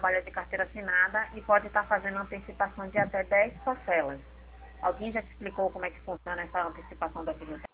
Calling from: Salvador, Bahia, Brazil; Eu falo de Salvador, Bahia.

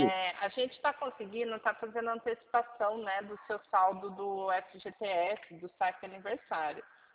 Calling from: Rio Claro, São Paulo, Brazil; Isso, aqui de Rio Claro.

